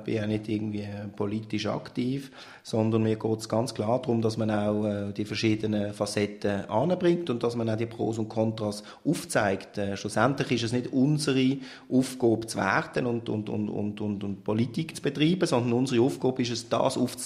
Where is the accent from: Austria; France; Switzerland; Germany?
Switzerland; Basel, Basel-Stadt; Ich bin ein Basler Verleger